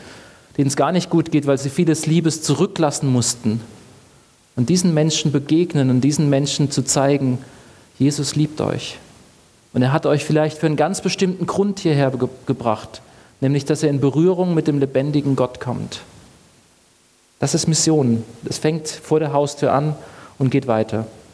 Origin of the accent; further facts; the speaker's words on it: Rhineland-Palatinate, Germany; ich komme aus der Pfalz und die Pfälzer, die machen immer Witze über die Saarländer.